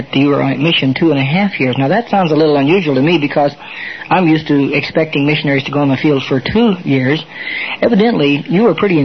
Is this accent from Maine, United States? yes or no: no; Vernal, Utah, United States; We're from Vernal, Utah.